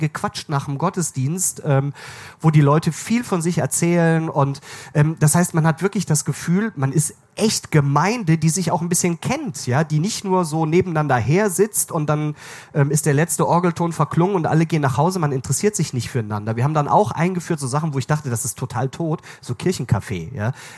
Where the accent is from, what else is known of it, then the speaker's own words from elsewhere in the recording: Rhineland, Germany; aber bei uns im Rheinland ist das ja schon noch so, da hat schon jede Familie in den kleinen Vororten, die haben ihren Platz und da sitzen die immer.